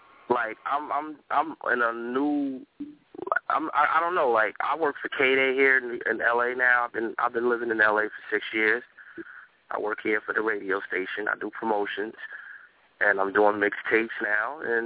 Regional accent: Newark, New Jersey, United States; I'm from Newark, from Jersey.

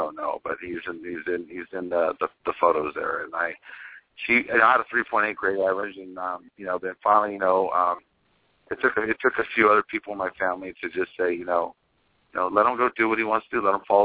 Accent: San Jose, California, United States; my best friend Frank Lopez, who I grew up with in San Jose

